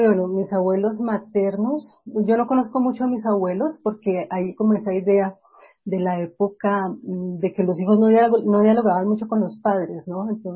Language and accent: Spanish; Bogotá, Bogotá Capital District, Colombia; Bueno, pues yo soy bogotana, rola de pura cepa. Nací en Bogotá, mis padres son de Bogotá y mis abuelos son o bogotanos o aquí de la sabana de Bogotá.